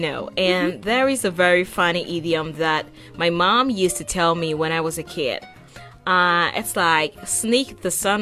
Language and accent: English; Manhattan, New York, United States; from Manhattan, USA